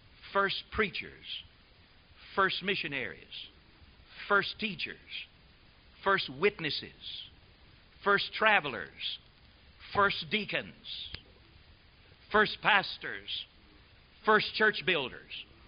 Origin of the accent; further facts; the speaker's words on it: United States; I'm an American. I'm a missionary. I'm returning home.